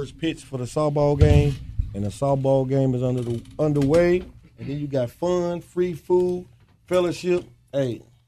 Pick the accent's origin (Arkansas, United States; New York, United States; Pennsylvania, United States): Arkansas, United States; Little Rock; from The Rock, baby.